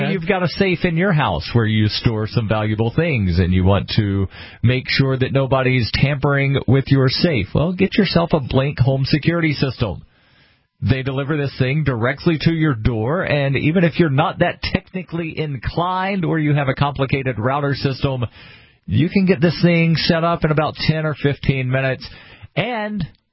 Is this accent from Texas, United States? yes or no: no; Alabama, United States; because I grew up in Alabama, MSU, Mississippi.